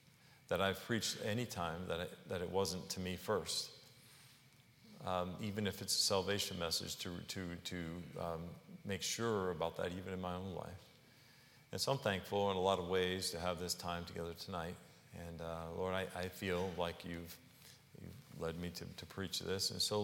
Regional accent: Dyer, Indiana, United States; But I can remember being a young boy, and I grew up in Dyer, Indiana. My grandfather had a farm there, 5 acres there.

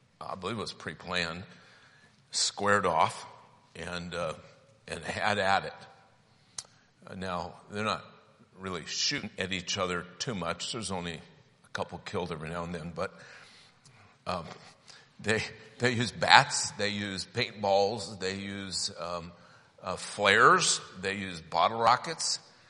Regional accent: Portland, Oregon, United States; Now, I'm from Portland. Please don't boo.

